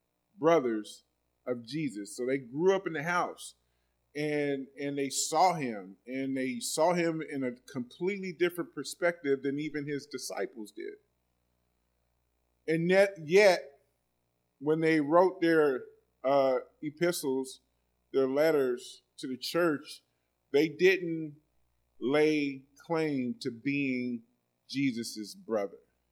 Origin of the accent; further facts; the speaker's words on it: Oakland, California, United States; I grew up in Oakland, and Berkeley was part of my stomping grounds.